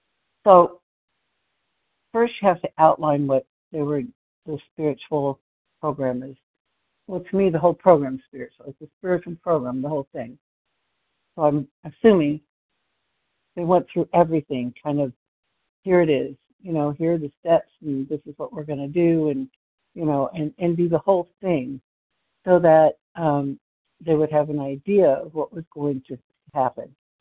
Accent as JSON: {"language": "English", "town": "Plano", "region": "Texas", "country": "United States", "said": "I am from Plano, Texas."}